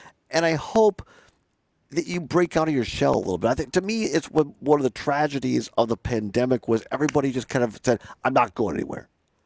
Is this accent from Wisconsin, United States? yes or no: yes; Wisconsin, United States; now in Madison, United States; I grew up in Southwest Wisconsin. I live most of the time now in Madison.